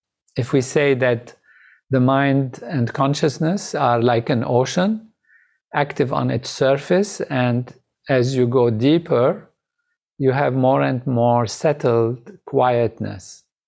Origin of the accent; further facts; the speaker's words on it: Lebanon; I am originally Lebanese from Lebanon, and I have also French nationality. I grew up at a French school, and there is French in my distant family, so I had the French nationality also.